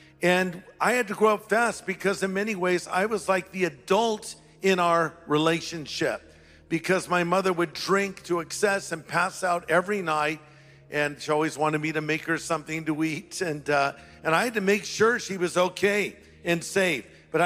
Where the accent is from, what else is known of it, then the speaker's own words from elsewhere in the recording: United States; I said, of course I do. I'm an American.